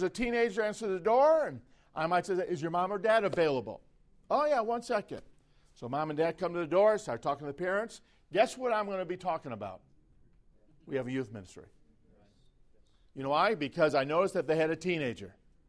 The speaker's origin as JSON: {"language": "English", "town": "Chicago", "region": "Illinois", "country": "United States", "tie": "born or raised there", "said": "Growing up in Chicago, when I got saved as a teenager, I don't think I knocked on the same doors ever."}